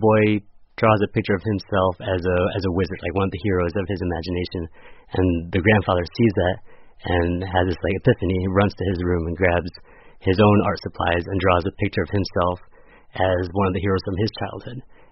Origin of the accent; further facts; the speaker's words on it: Connecticut, United States; My parents came over right before the war got really bad in Vietnam, and my grandparents came shortly thereafter. So we grew up in Connecticut